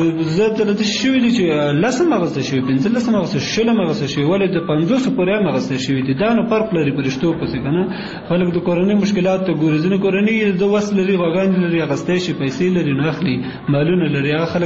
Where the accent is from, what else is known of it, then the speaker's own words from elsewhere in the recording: Kunar, Afghanistan; زه اصلا د کونړ ولایت اوسېدونکی یم. ګوره، ما په نورستان کې وخت هم تېر کړی،